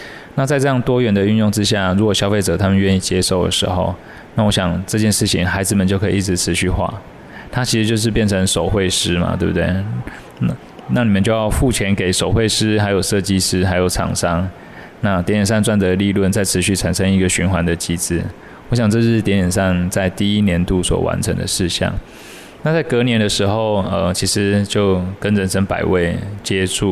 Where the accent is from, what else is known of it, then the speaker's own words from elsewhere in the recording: Kaohsiung, Taiwan; 我不是，我是高雄人